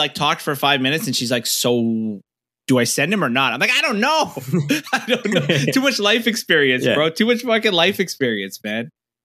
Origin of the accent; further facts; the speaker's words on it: Toronto, Ontario, Canada; And I'm from Cedar Bray, so I dipped.